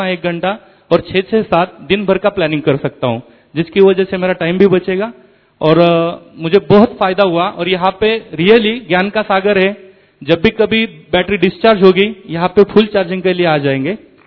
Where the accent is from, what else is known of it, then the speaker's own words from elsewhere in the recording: Pune, Maharashtra, India; और मैं सातवाड़ी सेंटर पुणे महाराष्ट्र से आया हूँ।